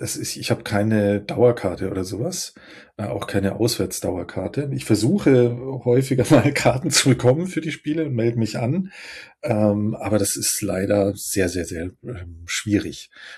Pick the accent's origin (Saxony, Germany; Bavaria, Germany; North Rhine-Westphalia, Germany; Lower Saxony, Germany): Bavaria, Germany; Munich; now in Hamburg, Germany; Ich komme ursprünglich aus München, bin da aufgewachsen, war dann als Kind im Stadion und habe das mit Freunden verfolgt, sehr gerne. Lebe aber schon seit über 20 Jahren in Hamburg.